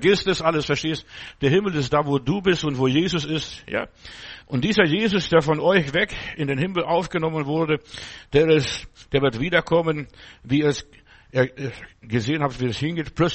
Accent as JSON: {"language": "German", "country": "Germany", "said": "Ich bin ein Deutscher. Wenn ich nach Amerika fahre, egal wo ich im Ausland bin, ich will immer, habe meine Nationalität."}